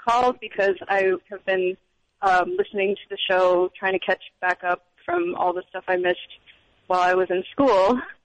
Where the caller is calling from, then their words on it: Oakland, California, United States; I'm calling from Oakland, California.